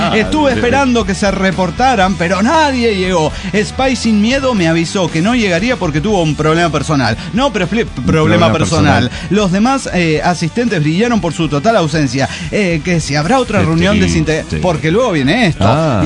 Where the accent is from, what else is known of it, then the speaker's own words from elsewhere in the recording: Mexico City, Mexico; Vengo de Tepito, en la Ciudad de México